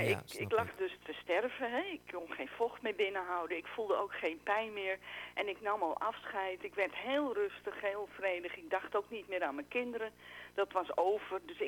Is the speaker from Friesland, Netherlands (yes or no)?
yes; Friesland, Netherlands; En ik ben in Friesland opgegroeid.